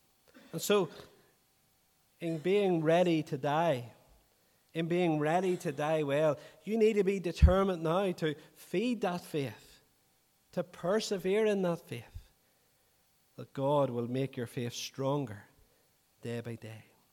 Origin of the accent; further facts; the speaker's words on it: Newry, Northern Ireland, United Kingdom; I remember a number of years ago being at a funeral in my hometown of Newry